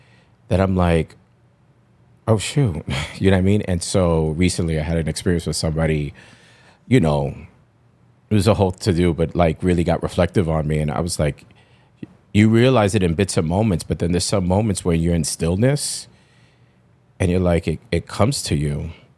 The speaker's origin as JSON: {"language": "English", "region": "New York", "country": "United States", "said": "as a New Yorker, as a Latino, you know, growing up the way I did, you remember those struggles"}